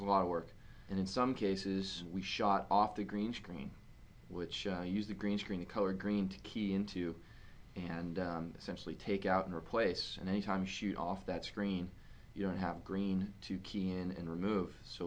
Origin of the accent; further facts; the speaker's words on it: California, United States; If, you know, we're from California, and it really doesn't happen out here.